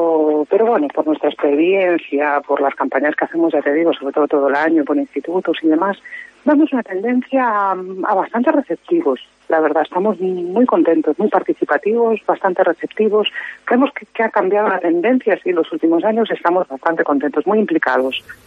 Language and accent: Spanish; Galicia, Spain; Y aquí como gallegos, pues utilizar el oficial de Galicia, sentidiño.